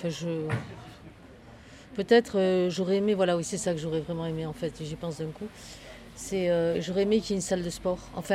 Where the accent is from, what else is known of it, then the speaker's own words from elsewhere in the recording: Nouvelle-Aquitaine, France; moved away as an adult; Je suis originaire du Pays Basque, en réalité. Je suis venue ici dans la région à l'âge de 23 ans, à Nyons, et puis dans un village au Poitigila, je ne sais pas si vous connaissez. C'est au-dessus de Saint-Jal, c'est un tout petit village.